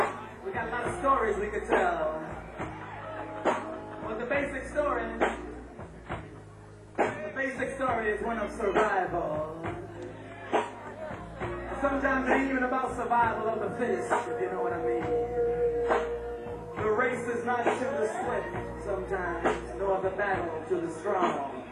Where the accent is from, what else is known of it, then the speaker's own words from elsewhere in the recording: Bronx, New York, United States; A good friend of mine from my hometown, too. Bronx, New York.